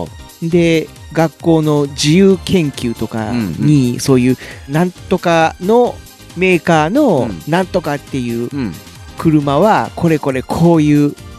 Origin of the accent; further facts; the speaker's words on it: Kobe, Hyogo, Japan; で僕はあの地元神戸なんですけども、